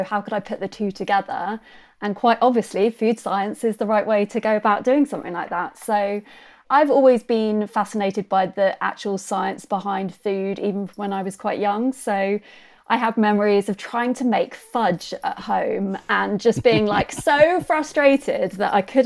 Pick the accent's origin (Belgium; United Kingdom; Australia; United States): United Kingdom; South East England; just because I grew up in Kent, Brakes was the local big food business